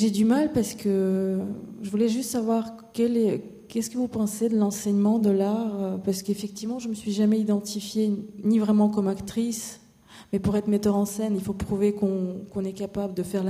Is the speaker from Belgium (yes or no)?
no; Moscow, Russia; je suis venue de Moscou, où j'ai suivi donc un enseignement très classique à l'Académie de théâtre national